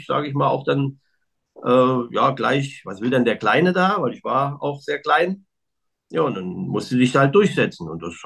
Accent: Kassel, Hesse, Germany; Kassler, weil meine Mutter ist in Kassel geboren und mein Vater ist zugereist. Wenn mein Vater noch in Kassel geboren wäre, wäre ich ein Kasseläner.

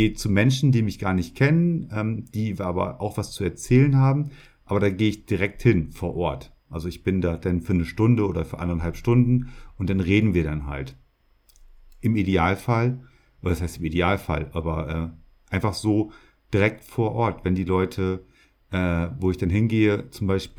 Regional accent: Lower Saxony, Germany; Also ich komme ja aus der Region Emsland in Niedersachsen, Norddeutschland, Deutschland halt.

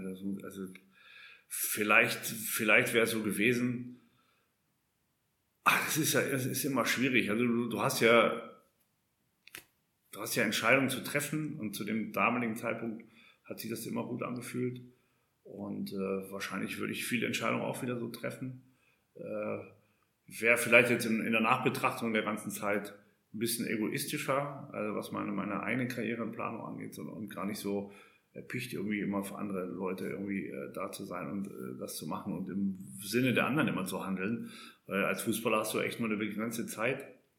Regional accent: Salzgitter, Lower Saxony, Germany; Dann bin ich zurück in meine Heimat gegangen, das Salzgitter. Und also da bin ich ja groß geworden.

